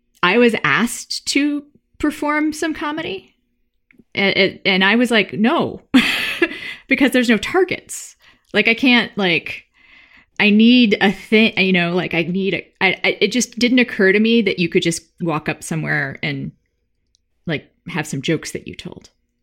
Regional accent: Texas, United States; I grew up in Texas.

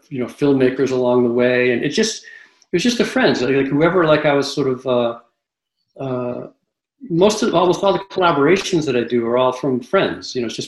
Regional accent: Massachusetts, United States; I grew up in Massachusetts in a town on the coast, a very beautiful town.

